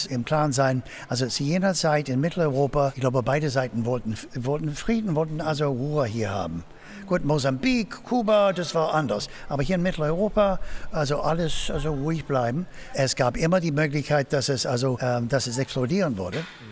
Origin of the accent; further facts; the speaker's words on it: United States; ich bin Amerikaner, ich habe Soldat hier gedient, 73 bis 75